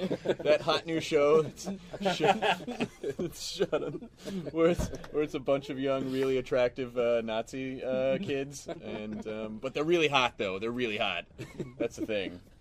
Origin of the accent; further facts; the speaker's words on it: Tennessee, United States; I'm from Tennessee.